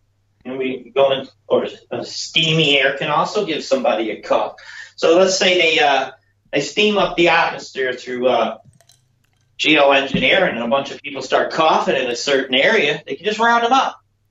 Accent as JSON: {"language": "English", "region": "North Carolina", "country": "United States", "tie": "born or raised there", "said": "University of North Carolina, so in my hometown"}